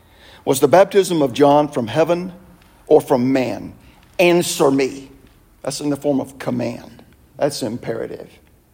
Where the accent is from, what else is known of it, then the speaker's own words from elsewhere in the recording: the South, United States; I grew up in the South. And I did come to faith in the Lord in the previous century. And so being a Southerner and having come to faith in the previous century